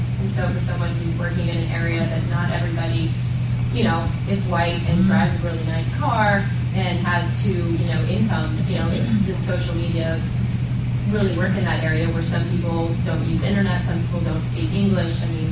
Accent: Austin, Texas, United States; I'm from Austin as well.

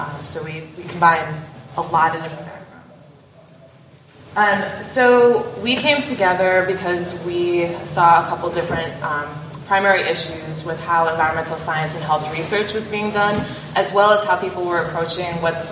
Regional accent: Louisiana, United States; I'm from Louisiana, where this is a huge issue.

